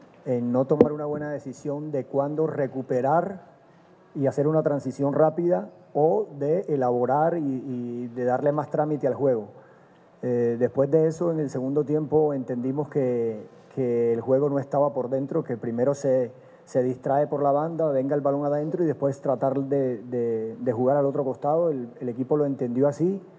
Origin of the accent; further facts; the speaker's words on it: Colombia; hemos demostrado que somos colombianos, que nos gustan las cosas difíciles